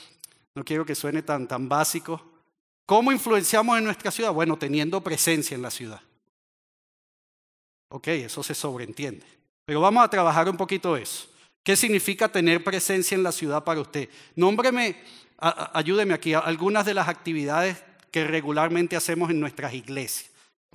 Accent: Venezuela; Así que ahora déjeme hacerle la pregunta que en mi país, en Venezuela, la llamarían la de las mil lochas, aquí la llaman la del millón de dólares.

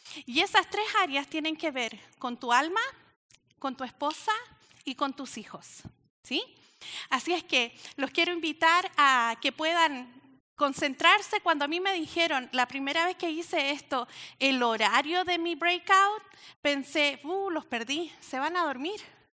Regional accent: Chile; yo soy chilena, a morir.

